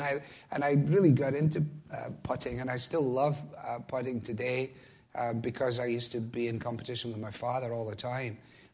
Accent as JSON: {"language": "English", "region": "Scotland", "country": "United Kingdom", "tie": "born or raised there", "said": "As a boy growing up in Scotland"}